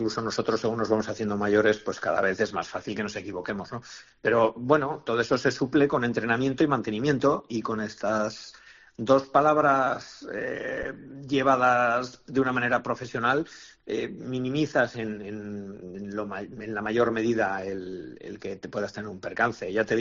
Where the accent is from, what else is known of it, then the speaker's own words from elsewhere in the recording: Sangüesa, Navarre, Spain; sobre todo porque es mi patria chica, porque... habíamos vivido, yo de niño he vivido muy de una manera muy intensa las fiestas, y para un sangüesino